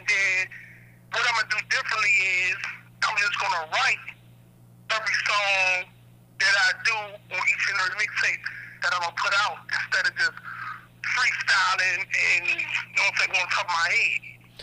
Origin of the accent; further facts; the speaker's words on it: Washington, District of Columbia, United States; now in Maryland, United States; I'm just a resident of Maryland. I'm not really from Maryland. I'm from the District of Columbia.